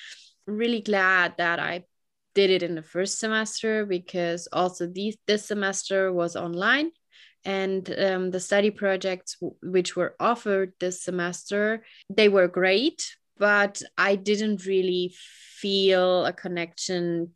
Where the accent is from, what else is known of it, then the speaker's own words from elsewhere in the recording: Germany; English is a second language; because I'm from Germany, and I think for everyone that is coming to Germany, it makes sense to stay in Germany. But as a German, I only have the German perspective